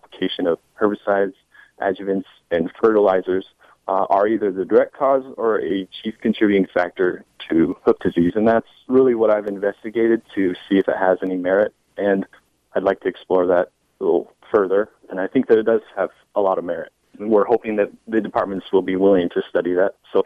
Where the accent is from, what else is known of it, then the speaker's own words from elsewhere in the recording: Longview, Washington, United States; I grew up in Longview, Washington, and my family's hunted around there for 70 years.